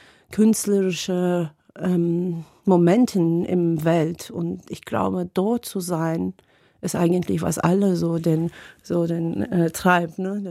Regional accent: Turkey; German is a second language; moved away as an adult; now in Germany; ich komme aus der Türkei, bin dort geboren, aufgewachsen. Seit 20 Jahren bin ich in Deutschland zu Hause.

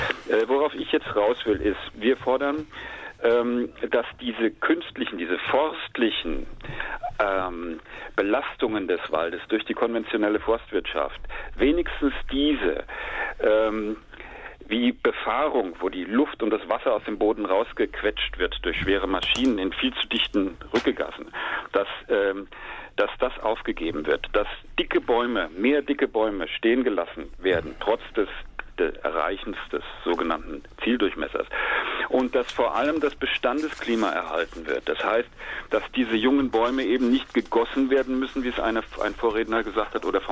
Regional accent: Alsbach, Hesse, Germany; Ich komme aus Alsbach in Hessen

